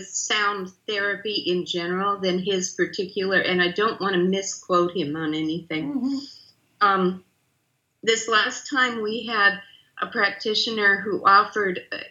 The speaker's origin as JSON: {"language": "English", "region": "New Hampshire", "country": "United States", "tie": "born or raised there", "said": "And I grew up in New Hampshire, so we had access to a lot of good fish."}